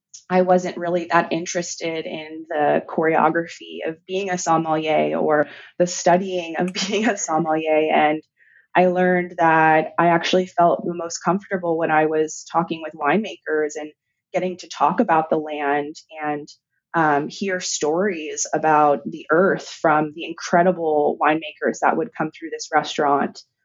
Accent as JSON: {"language": "English", "town": "San Francisco", "region": "California", "country": "United States", "tie": "born or raised there", "said": "young 24, 25 year old sommelier in San Francisco, which is my hometown."}